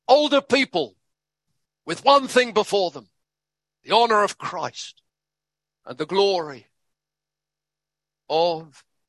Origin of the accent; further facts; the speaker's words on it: London, United Kingdom; I remember growing up in London, I thought the world was, what that meant was, that the world was pubs, clubs, and cinemas.